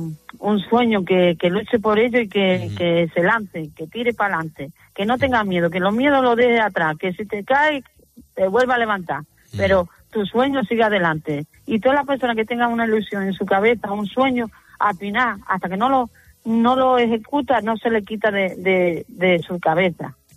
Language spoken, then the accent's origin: Spanish; Extremadura, Spain; now in Avilés, Spain; Pues yo soy extremeña, lo que pasa es que vivo aquí en Avilés.